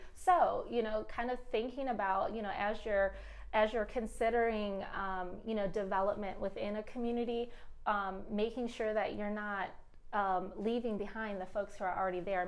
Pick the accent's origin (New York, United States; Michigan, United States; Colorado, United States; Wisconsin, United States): Michigan, United States; Detroit; And I grew up in Detroit, and in Detroit, you know, we all kind of, I feel like almost everyone I knew owned their homes, and it was really accessible.